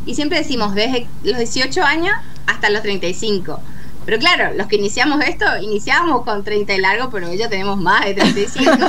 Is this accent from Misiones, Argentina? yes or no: yes; Misiones, Argentina; los misioneros también estamos por todos lados. Sí. Yo vengo, soy muy, muy, muy defensora de mi provincia, de mi tierra colorada